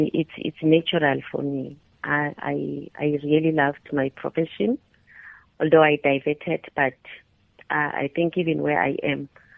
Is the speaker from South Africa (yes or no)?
yes; Matsulu, Mpumalanga, South Africa; I was born and bred in Matsulu. I attended school in Matsulu. Yeah, I never left Matsulu.